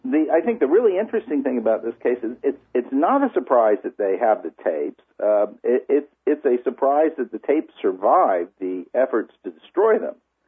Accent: Rabat, Rabat-Salé-Kénitra, Morocco; moved away; my father was an Air Force officer stationed in Morocco, and I grew up in part in Rabat, not very far from where this prison is.

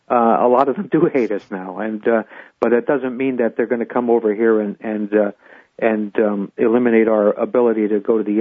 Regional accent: United States; I think that it's imperative for us as American citizens to make our voices heard at that time.

